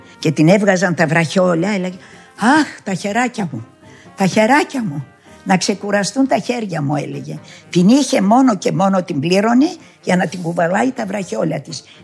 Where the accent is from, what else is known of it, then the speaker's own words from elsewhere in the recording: Istanbul, Turkey; Γεννήθηκα στην Κωνσταντινούπολη, μεγάλωσα εκεί.